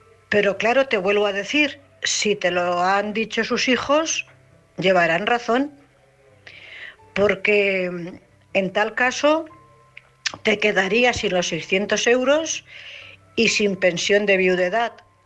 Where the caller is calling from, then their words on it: Cuenca, Castilla-La Mancha, Spain; de Cuenca.